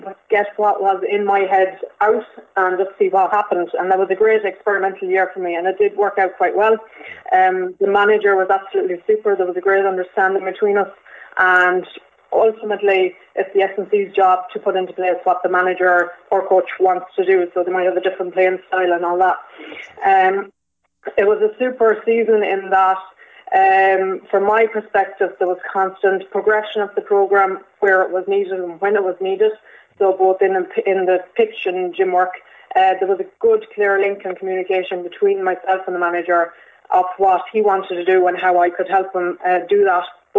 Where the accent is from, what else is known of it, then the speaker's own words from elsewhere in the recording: Sligo, Connacht, Ireland; now in Tuam, Ireland; I'm from Sligo originally. So I was living in Tuam